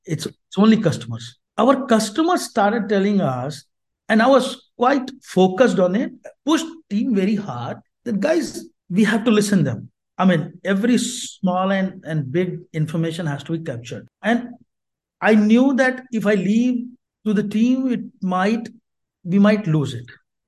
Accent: Noida, Uttar Pradesh, India; set up their quality engineering lab right here in Noida. That's my hometown.

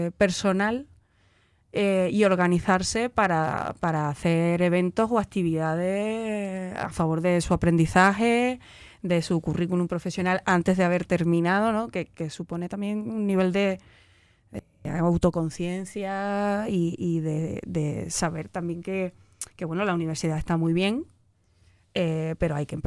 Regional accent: Huelva, Andalusia, Spain; soy de Huelva y que hago alarde de que soy de Huelva constantemente, la verdad, pues, y que volví, bueno, después de estar en Sevilla y en Córdoba, o sea, ciudades cercanas trabajando, regresé a mi ciudad

